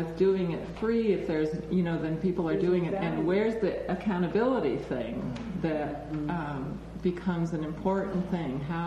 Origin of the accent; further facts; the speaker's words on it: California, United States; I'm a Californian